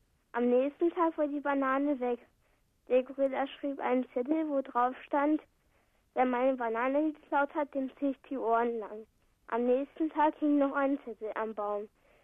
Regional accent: Braunschweig, Lower Saxony, Germany; Aus Braunschweig.

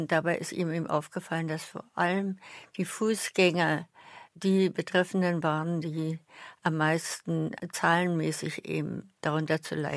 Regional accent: Berlin, Germany; Ich bin Berlinerin und habe ihn in Berlin kennengelernt

